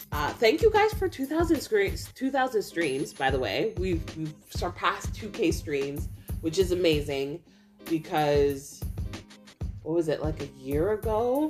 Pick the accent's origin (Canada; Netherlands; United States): Canada; So I have to say, as a Canadian, if you are a first-time house buyer